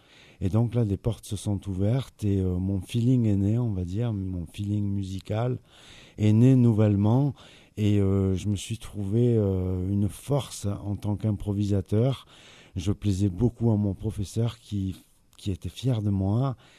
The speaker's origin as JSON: {"language": "French", "town": "Marseille", "region": "Provence-Alpes-Côte d'Azur", "country": "France", "moved": "as an adult", "said": "J'arrive de Marseille, je suis d'origine de Marseille"}